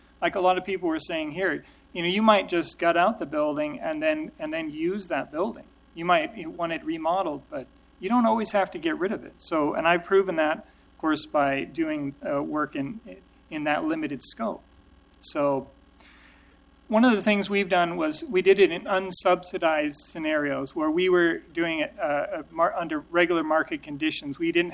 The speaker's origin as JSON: {"language": "English", "town": "Bellingham", "region": "Washington", "country": "United States", "said": "I'm from Bellingham, Washington, so I'm going to give you another perspective than the local groups."}